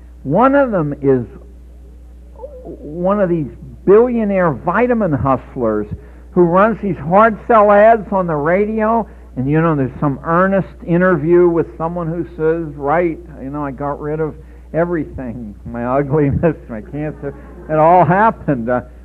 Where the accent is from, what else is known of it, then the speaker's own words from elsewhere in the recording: Pittsburgh, Pennsylvania, United States; moved away as an adult; When I came from Pittsburgh to Columbia University, I used to set aside a street like Broadway